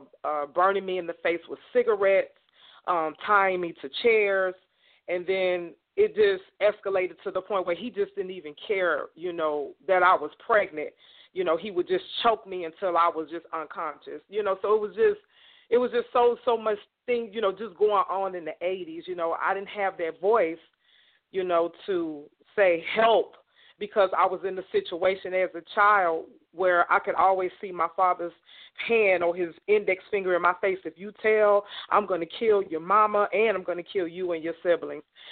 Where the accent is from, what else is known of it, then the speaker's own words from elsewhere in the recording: Gary, Indiana, United States; born there; also born or lived in Texas, United States; I'm originally from Gary, Indiana. That's where I was born. And then my parents moved to Texas in 1980.